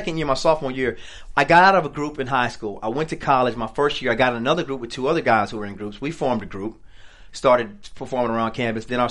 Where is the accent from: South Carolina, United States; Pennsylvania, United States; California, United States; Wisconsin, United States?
South Carolina, United States; Greenville; also born or lived in Kentucky / Augusta / Athens / Atlanta; Close. I was born in Kentucky. I grew up in grade school, Greenville, South Carolina, moved to Augusta High School.